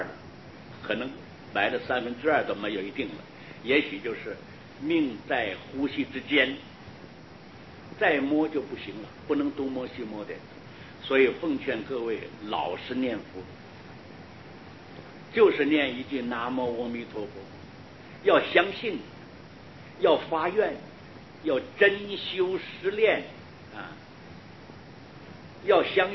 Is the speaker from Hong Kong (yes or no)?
no; Taiwan; now in United States; 你不要介绍，说我是台湾来的，你问他，你猜猜我是哪里来的，他说你是台湾来的。